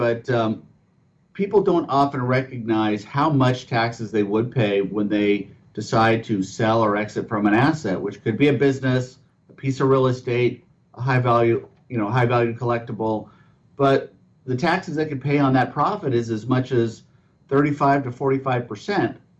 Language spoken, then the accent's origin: English; San Diego, California, United States; So actually, I grew up in San Diego and, you know, just an idyllic childhood, I guess. You know, we're near the beach.